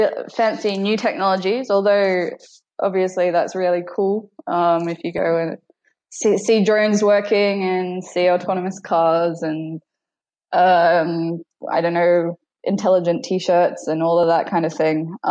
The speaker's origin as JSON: {"language": "English", "town": "Brisbane", "region": "Queensland", "country": "Australia", "said": "So I come from Brisbane originally."}